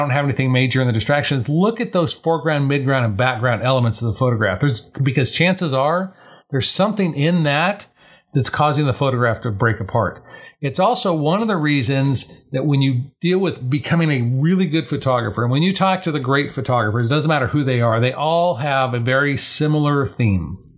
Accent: Colorado, United States; I grew up in Colorado. We used to go to Red Rocks all the time.

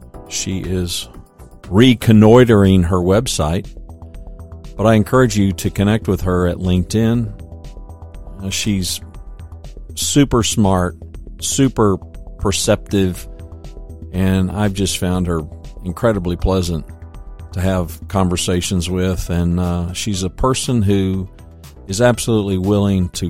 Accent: Louisiana, United States; also born or lived in Oklahoma; now in Texas, United States; I was born in Oklahoma, mostly grew up in Louisiana, and I've lived the last 30 years in Texas.

